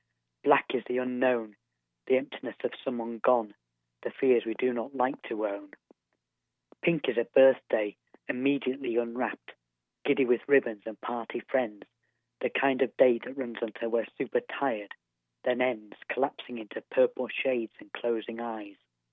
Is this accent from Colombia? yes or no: no; Harrogate, Yorkshire and the Humber, United Kingdom; moved away as an adult; also born or lived in Swansea; now in Abergavenny, United Kingdom; I'm from Harrogate originally. I moved down to Swansea for university, and I've basically been South Wales based ever since. I mean, Abergavenny.